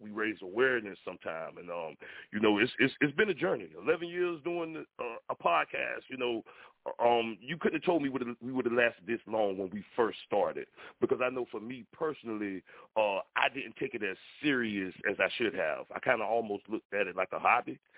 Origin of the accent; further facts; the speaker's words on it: Jacksonville, Florida, United States; not only in my hometown. I'm from Jacksonville, Florida, by the way, which we call Duval County.